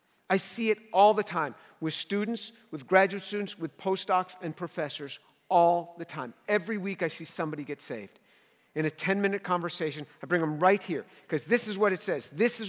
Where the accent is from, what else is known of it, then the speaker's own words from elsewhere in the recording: New York City, New York, United States; I'm a kid from New York City.